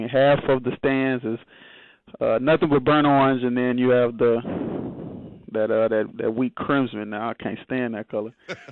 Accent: Texas, United States; I was born there. I'm born and raised Texas.

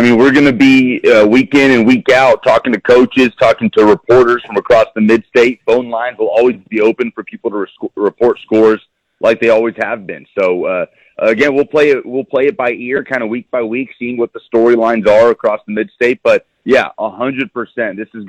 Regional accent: Birmingham, Alabama, United States; also born or lived in Nashville; I was born in Nashville, but kind of grew up and went to high school in Alabama at Oak Mountain High School in Birmingham. And you're right, high school football is a big deal down there.

